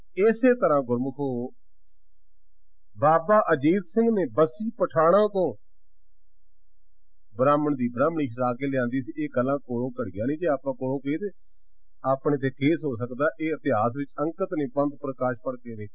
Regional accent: Punjab, India; ਉਹ ਕਸੂਰ ਸ਼ਹਿਰ ਮੇਰੇ ਪਿੰਡ ਤੋਂ 6 ਮੀਲ ਹੈ ਹੁਣ ਵੀ ਸਾਡਾ ਪਿੰਡ ਬਾਰਡਰ ਦੇ ਬਿਲਕੁਲ ਲਾਗੇ ਹੈ ਮੇਰੇ ਤੇ ਕਸੂਰ ਦੇ ਦਰਮਿਆਨ ਬਾਰਡਰ ਹੈ ਇੰਡੀਆ ਦਾ 6 ਮੀਲ ਦਾ ਫਾਸਲਾ ਹੈ

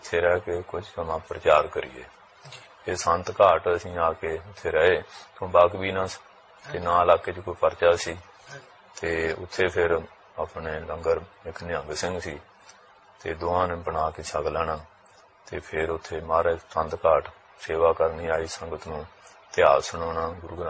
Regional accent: Kalra, Punjab, India; ਮੇਰਾ ਪਿੰਡ ਜਲੰਧਰ ਜ਼ਿਲ੍ਹੇ ਚ ਕਾਲੜਾ ਪਿੰਡ

